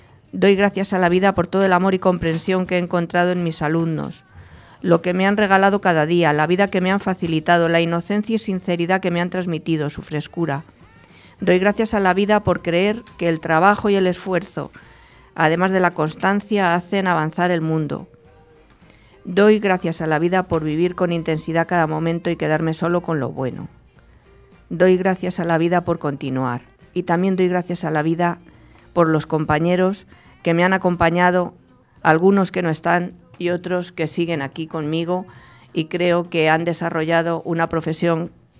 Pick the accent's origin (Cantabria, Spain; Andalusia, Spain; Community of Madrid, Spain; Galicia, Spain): Community of Madrid, Spain; Navalcarnero; born there; Nací en Navalcarnero un día de mayo de 1954. Mi lugar de nacimiento no fue casual, porque estaba decidido que debía venir al mundo en este pueblo de mi madre